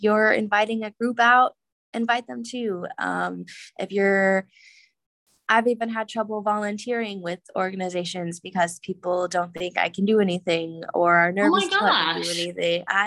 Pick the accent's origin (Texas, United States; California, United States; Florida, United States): Florida, United States; also born or lived in New Jersey; I grew up in Florida, but I was born in Jersey, and that's what my family's always called it.